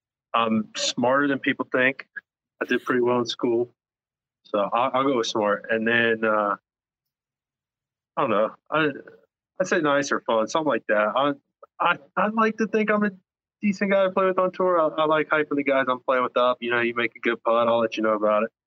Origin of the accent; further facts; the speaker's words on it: the Carolinas, United States; And then growing up in the Carolinas, I'm a Panthers fan for NFL.